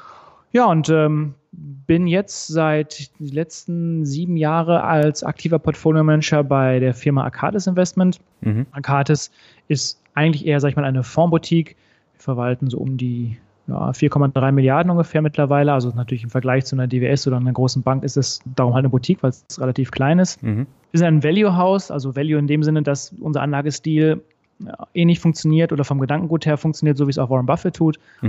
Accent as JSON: {"language": "German", "town": "Recklinghausen", "region": "North Rhine-Westphalia", "country": "Germany", "tie": "born there", "moved": "as an adult", "lives_now": "Frankfurt, Germany", "said": "Bin gebürtig aus dem Ruhrgebiet, also im Recklinghausen geboren, zwischen Dortmund und Bochum, wenn man so möchte."}